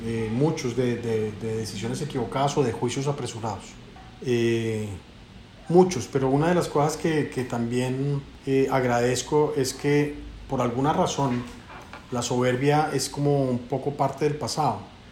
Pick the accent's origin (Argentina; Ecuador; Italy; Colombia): Colombia; Entonces eso me duele mucho como colombiano